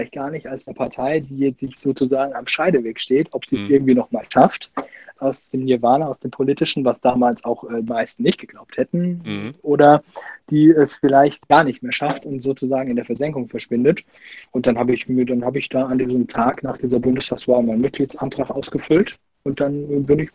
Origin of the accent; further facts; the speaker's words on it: Nackenheim, Rhineland-Palatinate, Germany; da ich sehr verbunden bin mit meiner Heimat Nackenheim und auch heute noch sehr verbunden bin damit